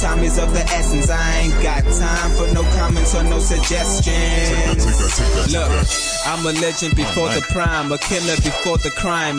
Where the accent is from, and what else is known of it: Cape Town, Western Cape, South Africa; born or raised there